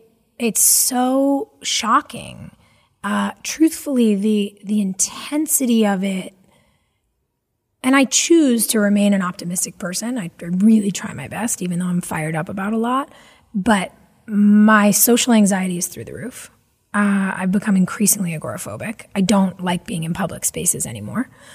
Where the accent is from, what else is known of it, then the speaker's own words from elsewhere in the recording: California, United States; I grew up in California. I love nature.